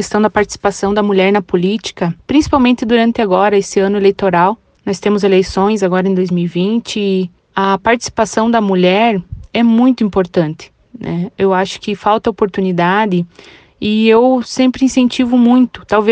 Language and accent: Portuguese; Matos Costa, Santa Catarina, Brazil; trabalhar por Matos Costa. Tenho muito orgulho da minha terra, da sua história.